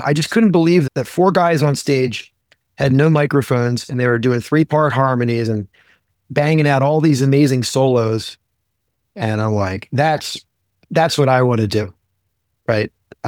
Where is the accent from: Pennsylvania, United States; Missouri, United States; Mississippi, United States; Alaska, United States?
Pennsylvania, United States; Philadelphia; I'm a Jew from Philadelphia